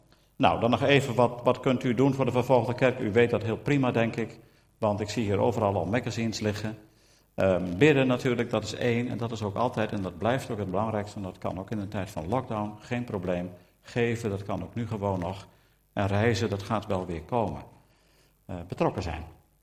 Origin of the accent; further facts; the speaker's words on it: Drenthe, Netherlands; Ik ben een geboren Drent, dus ik voel me hier aan de rand van het Drents dorp en het bos helemaal thuis.